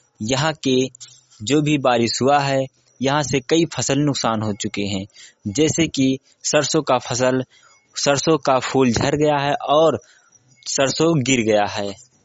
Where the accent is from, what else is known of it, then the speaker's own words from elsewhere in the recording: Ambedkar Nagar, Uttar Pradesh, India; अंबेडकर नगर का रहने वाला हूं।